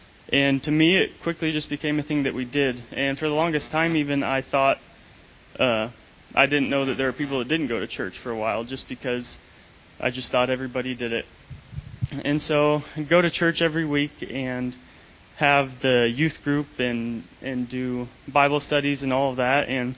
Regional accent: Ainsworth, Nebraska, United States; I was born and raised in Ainsworth, Nebraska, and I was fortunate enough to be raised in a Christian home.

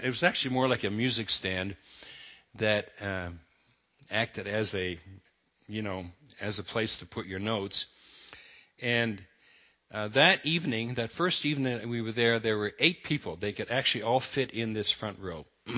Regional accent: Netherlands; born there; first language Dutch; English is a second language; because Dutch is my first language, having been born in the Netherlands

